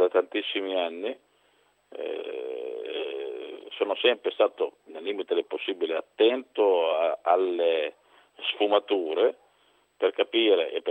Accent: Modena, Emilia-Romagna, Italy; sono modenese, chiaramente.

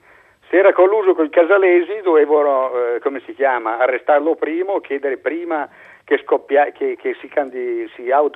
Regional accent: Milan, Lombardy, Italy; Io sono di Milano e non è che me ne intendo molto i problemi di Napoli

